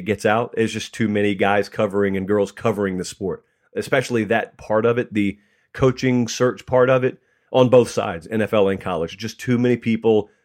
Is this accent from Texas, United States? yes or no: no; Georgia, United States; I got a bunch of Georgia buddies. I grew up in Georgia.